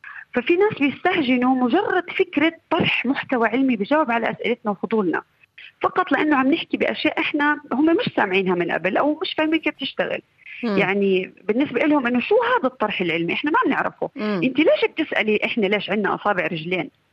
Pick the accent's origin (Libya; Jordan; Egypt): Jordan; لازم إحنا عندنا بالأردن بنبوس على الوجه كمان.